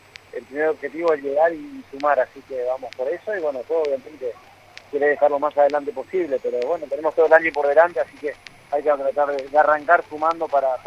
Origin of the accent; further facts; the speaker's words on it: Misiones, Argentina; pelear por la carrera en Misiones, que es uno de los sueños que tengo, poder ganar en turismo carretera en mi tierra